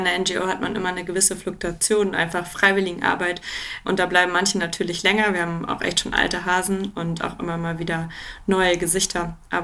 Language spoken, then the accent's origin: German; North Germany, Germany; Ich komme eigentlich aus dem Norden, also es ist nicht in meiner DNA, in die Berge verliebt zu sein.